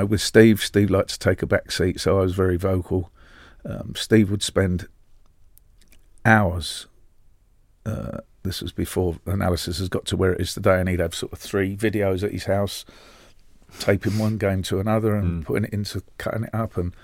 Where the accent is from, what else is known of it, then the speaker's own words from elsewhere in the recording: London, United Kingdom; But as a Londoner and as a coach and a member of staff, working at West Ham was sort of the best I feel that I could have achieved.